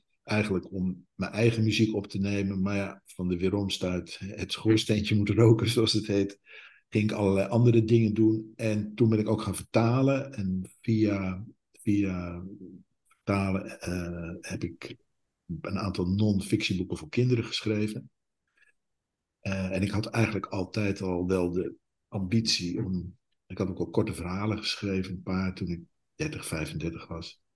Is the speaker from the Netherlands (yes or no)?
yes; Utrecht, Netherlands; now in Germany; Ja, ik kom uit Utrecht. Ik ben een geboren Utrechter.